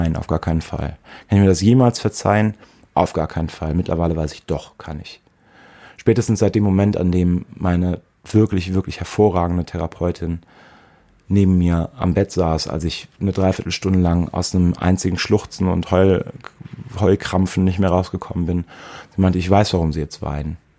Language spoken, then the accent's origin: German; Prüm, Rhineland-Palatinate, Germany; Darleiden, bezeichnenderweise Darleiden.